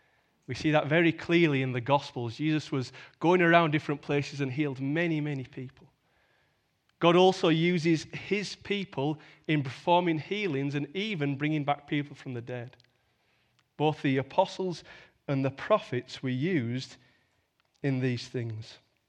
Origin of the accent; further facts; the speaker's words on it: England, United Kingdom; I'm from rural England. We come from two very different worlds